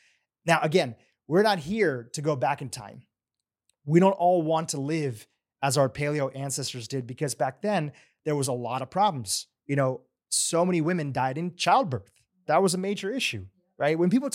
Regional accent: Delaware, United States; I grew up in Delaware, right nearby Lancaster, where there's a huge Amish population.

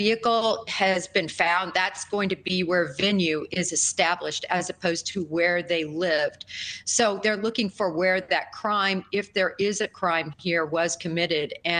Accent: Kansas, United States; I grew up in Kansas. We always teased that the national tree was the telephone pole.

